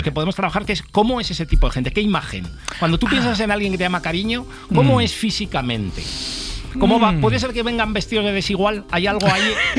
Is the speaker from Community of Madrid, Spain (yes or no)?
yes; Madrid, Community of Madrid, Spain; O sea, yo soy madrileño, pero poco sociable.